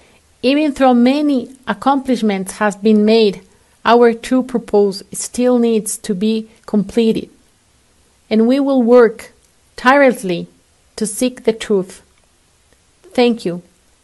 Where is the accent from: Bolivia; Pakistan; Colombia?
Bolivia; La Paz; I'm from Bolivia, La Paz.